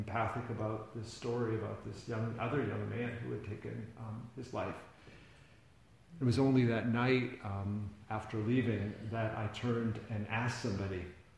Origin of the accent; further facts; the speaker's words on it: Massachusetts, United States; I would never live out here. I grew up in Massachusetts.